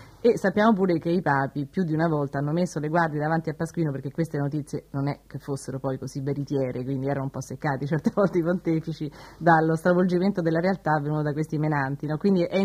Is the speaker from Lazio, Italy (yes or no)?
yes; Rome, Lazio, Italy; abbiamo anche avuto una storia particolare e quindi sicuramente questo ci differenzia, insomma.